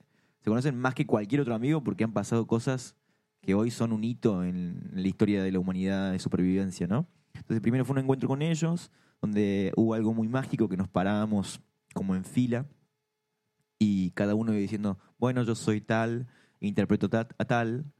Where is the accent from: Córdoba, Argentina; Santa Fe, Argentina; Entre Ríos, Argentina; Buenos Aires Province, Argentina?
Córdoba, Argentina; accent: Cordobés; cuando hablo con mi madre me sale, pero soy el cordobés número uno